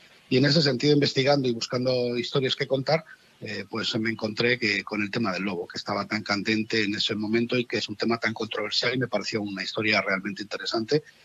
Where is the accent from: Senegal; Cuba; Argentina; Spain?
Spain; Cantabria; volver aquí a Santander o a Cantabria y hacer un trabajo en mi tierra y mostrarlo en mi tierra